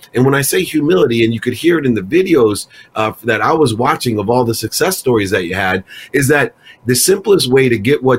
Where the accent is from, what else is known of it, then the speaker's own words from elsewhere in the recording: Akron, Ohio, United States; I grew up in Akron, Ohio, with a single mom and six kids. I was actually born in the same hospital as LeBron James and Steph Curry